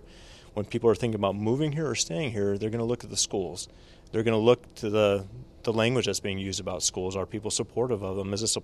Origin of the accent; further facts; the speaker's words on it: Alaska, United States; And I think that's a difference in the world I think I grew up in Alaska